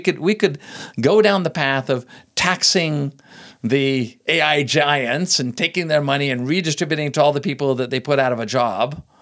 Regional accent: California, United States; So in Silicon Valley, that's where I'm born and bred in Silicon Valley.

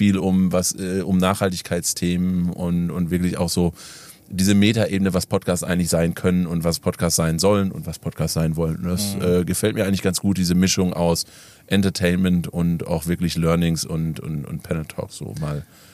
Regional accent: North Rhine-Westphalia, Germany; Ich bin ja auch aus NRW hier, also es ist schon deutschlandweit vertreten.

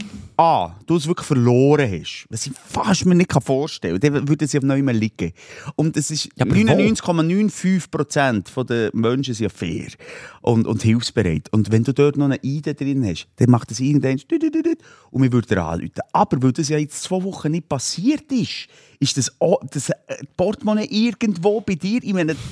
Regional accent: Bern, Switzerland; als Berner sagt Gendarmerie.

